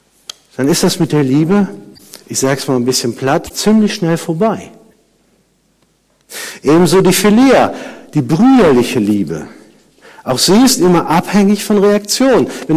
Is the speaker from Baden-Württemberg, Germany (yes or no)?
no; Andernach, Rhineland-Palatinate, Germany; ich bin ja groß geworden in Andernach, das ist ganz in der Nähe von der Mosel